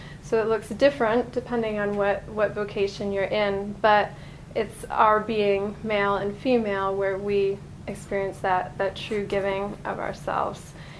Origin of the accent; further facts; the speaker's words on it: Vermont, United States; also born or lived in Ohio; I grew up in Vermont and spent some time in Ohio